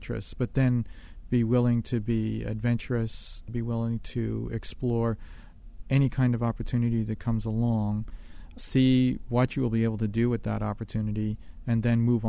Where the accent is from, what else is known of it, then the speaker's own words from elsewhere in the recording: New York City, New York, United States; I grew up in New York City, and Washington, D.C. is another global city.